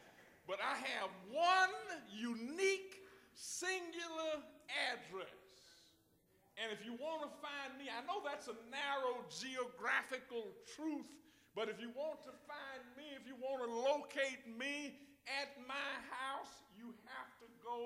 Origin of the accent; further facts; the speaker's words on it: Mississippi, United States; And as much as I love Mississippi, you won't find it in my home state either.